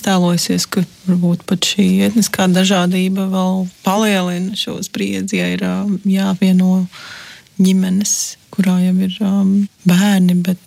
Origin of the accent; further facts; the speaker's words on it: Liepāja, Courland, Latvia; Es atkal uzaugu Liepājā, kur ir kā daudz runāju sētā krieviski, bet kaut kā es neapgūtu to valodu tobrīd